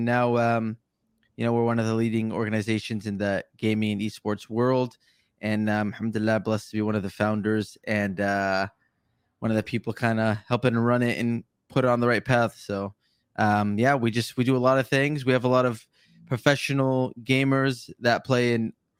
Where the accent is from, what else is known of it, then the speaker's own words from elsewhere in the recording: United States; I grew up in America my whole life.